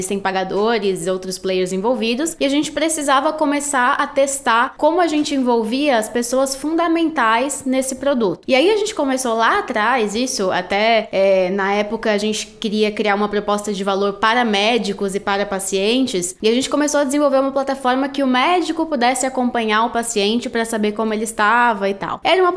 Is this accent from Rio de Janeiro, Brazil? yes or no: no; Florianópolis, Santa Catarina, Brazil; Eu sou de Florianópolis